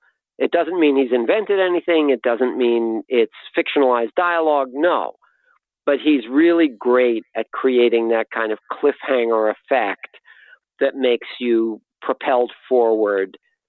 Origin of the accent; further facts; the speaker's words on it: United States; And I will say one thing that was interesting to me as an American